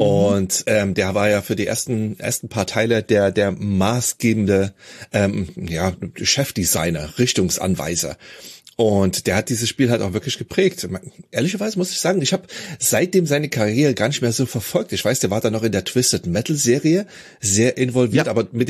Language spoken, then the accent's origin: German; East Germany, Germany; ich bin ja in der DDR aufgewachsen